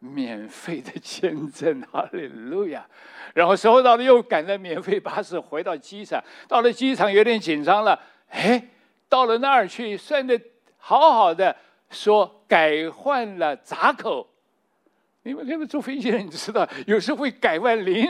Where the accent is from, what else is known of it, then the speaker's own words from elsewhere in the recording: Taiwan; 我马上的说，哎，我是台湾来的